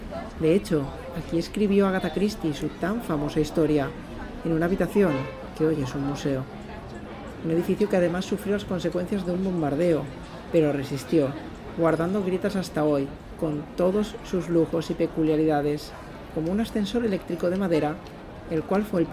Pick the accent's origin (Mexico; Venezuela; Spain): Spain; Soy europeo y español más concretamente.